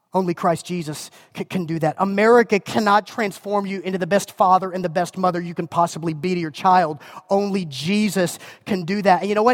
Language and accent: English; United States; And let me just tell you, I'm an American, man. I promise, I consider myself unbelievably blessed to live in the United States. I'm as proud to be an American as